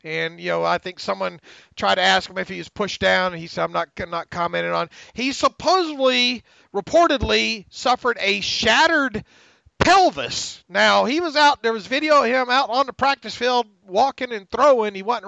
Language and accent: English; Florida, United States; Now look, I grew up in Northwest Florida, which we call Lower Alabama, for the most part.